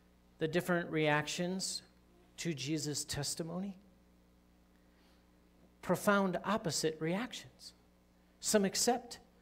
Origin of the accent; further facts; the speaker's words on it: Pennsylvania, United States; also born or lived in Michigan / Colorado; When I grew up in Pennsylvania, we said a lot of things about West Virginians.